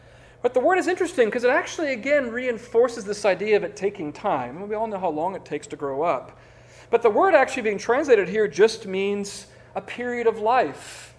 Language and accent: English; Concord, Michigan, United States; Try growing up in Concord, Michigan, where I grew up.